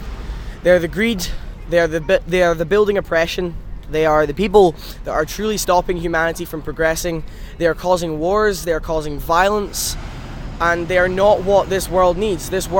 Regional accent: Glasgow, Scotland, United Kingdom; And when I realised there was going to be one in Glasgow, my hometown, I was very, very interested in helping out.

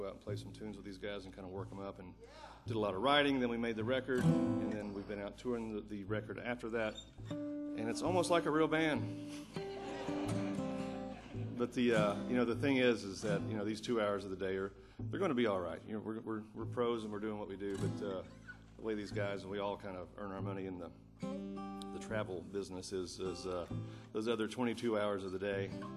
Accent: Asheville, North Carolina, United States; So yeah, growing up in Asheville, North Carolina, there was a guy that lived there

